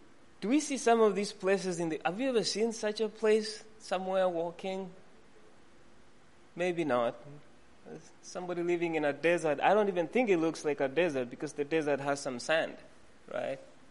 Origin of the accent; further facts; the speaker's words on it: Kenya; Now, I come from Kenya, and we do have many.